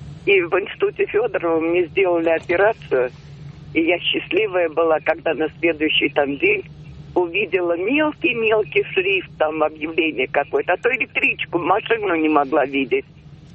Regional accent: Moscow, Russia; я москвичка.

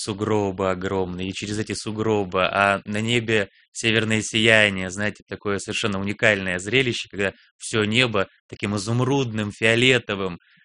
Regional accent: Murmansk Oblast, Russia; born there; moved away; И образование я приехал получать в Карелию из Мурманской области. Родился я в Мурманской области за полярным кругом.

